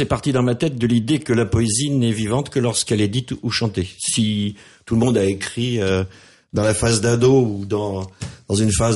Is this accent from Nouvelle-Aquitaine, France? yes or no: no; Caylus, Occitanie, France; born there; je suis né à Caylus, à Saint-Pierre-de-Livron. Je suis natif, mais je n'habitais pas là